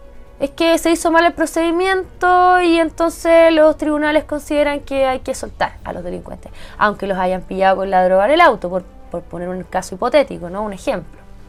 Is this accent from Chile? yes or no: yes; Chile; porque somos todos chilenos